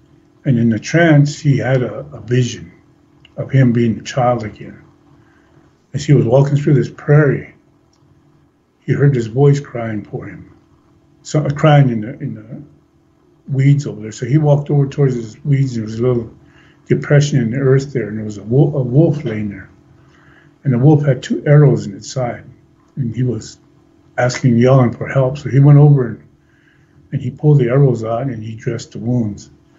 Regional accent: South Dakota, United States; Well, actually, started out living on a reservation. I was born in the Pine Ridge Indian Reservation.

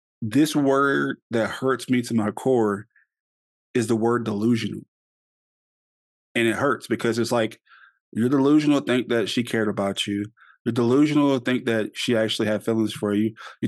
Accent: Louisiana, United States; And you know, we're from Louisiana, so we're big on superstition and intuition and stuff like that.

